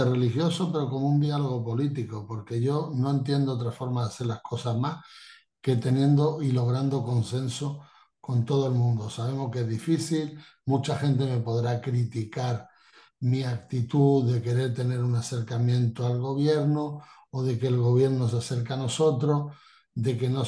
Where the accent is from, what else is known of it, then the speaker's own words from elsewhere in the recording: Spain; que somos españoles igual que ellos, que somos personas, que somos empresarios